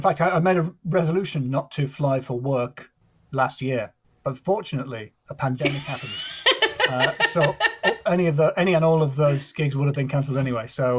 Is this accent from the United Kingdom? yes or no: yes; Durham, North East England, United Kingdom; I am technically Northern. I'm from Durham, which means I'm Northern, more Northern than a lot of Northerners who make fun of me for not being Northern. Geographically, I'm from quite high up. And I'm half Scottish